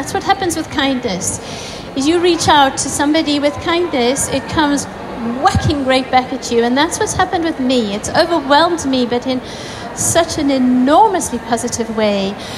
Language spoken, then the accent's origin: English; United Kingdom; That we, as British, we import our dogs, our rescues from Spain, from Romania, from Greece, Cyprus.